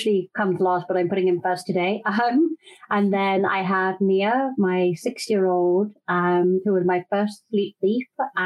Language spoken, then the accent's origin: English; London, United Kingdom; now in Austin, United States; Yes, I'm in Austin, Texas now, but born and raised in London.